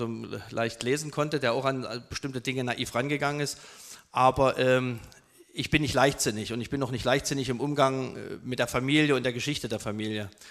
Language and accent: German; Serbia; moved away; also born or lived in Chemnitz, Germany; ich bin zwar in Karl-Marx-Stadt geboren, bin dann mit 14 Tagen, als ich 14 Tage alt war, mit meinen Eltern nach Jugoslawien gegangen, weil mein Vater dort gearbeitet hat.